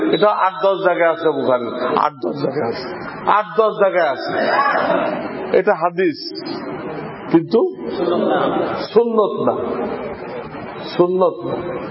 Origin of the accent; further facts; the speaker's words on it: Bangladesh; আমার বাড়ি বাংলাদেশ, তা আমাকে বলা হয় বাংলাদেশি।